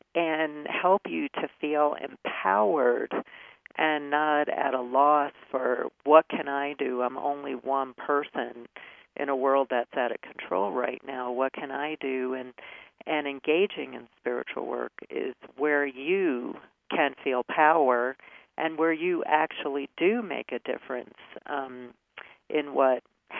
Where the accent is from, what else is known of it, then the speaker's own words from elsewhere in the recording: Brooklyn, New York, United States; I grew up in Brooklyn, New York, and, you know, I grew up in a very traditional family